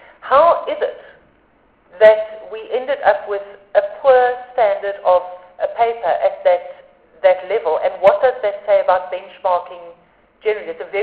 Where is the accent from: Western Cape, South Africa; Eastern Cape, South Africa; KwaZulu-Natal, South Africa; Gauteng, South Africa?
Eastern Cape, South Africa; I'm also from the Eastern Cape